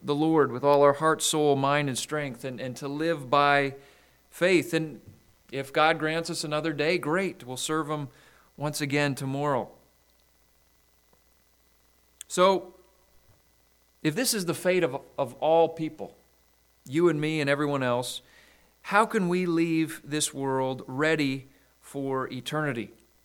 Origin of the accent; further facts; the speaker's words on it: Saskatchewan, Canada; Just yesterday morning, I heard the news of a bus crash right close to where I grew up in Saskatchewan.